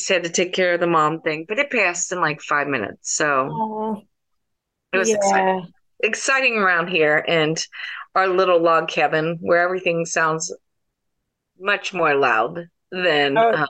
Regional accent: the South, United States; accent: Southern; So that is part of the reason for my Southern accent, girly girl stuff here.

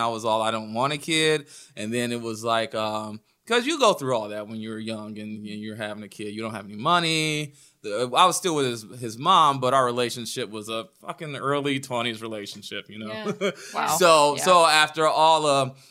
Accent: Cleveland, Ohio, United States; growing up in Cleveland. I grew up on the east side in the shittier parts that everybody drives fast through.

